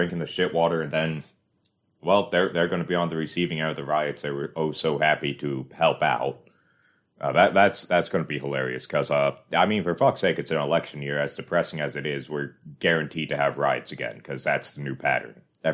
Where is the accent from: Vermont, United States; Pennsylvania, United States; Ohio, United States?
Pennsylvania, United States; I knew a bunch of cunts I went to school with who don't live in my hometown of Pennsylvania.